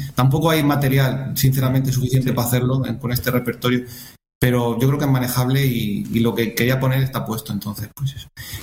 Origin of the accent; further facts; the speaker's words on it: Cartagena, Region of Murcia, Spain; pues yo soy músico, tubista, soy de Cartagena